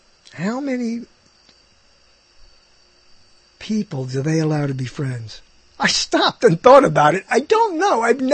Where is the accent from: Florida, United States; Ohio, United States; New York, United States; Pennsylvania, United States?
New York, United States; Brooklyn; I'm from Brooklyn. I'm from the same city as Joan Rivers.